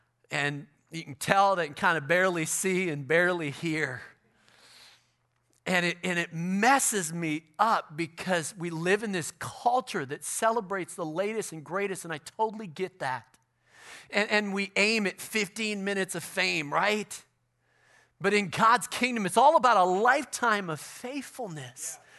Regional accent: Chicago, Illinois, United States; Come on, I'm from Chicago. We barely had any snow.

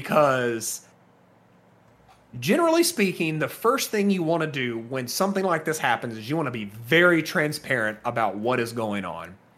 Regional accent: the South, United States; I am someone who was born and raised in the South, right?

